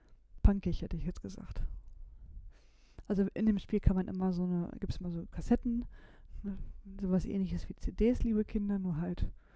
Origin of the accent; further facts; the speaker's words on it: Lower Saxony, Germany; zumindest bei uns in Niedersachsen war es, da gab es immer die Top 1000 oder so ähnlich.